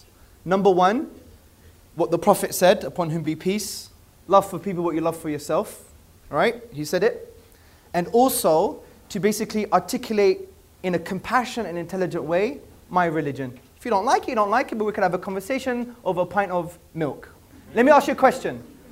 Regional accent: Hackney, London, United Kingdom; born there; I was born here. I was born in Hackney, actually, in London.

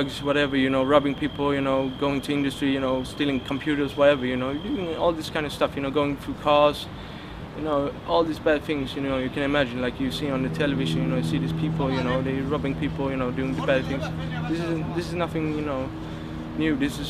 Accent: Sweden; also born or lived in Gothenburg; I'm 22 years old. I'm from Sweden. I've been a Muslim for 11 months. I was born in a town called Gothenburg, and I was grew up in a place called Bakia with my two parents, my two sisters.

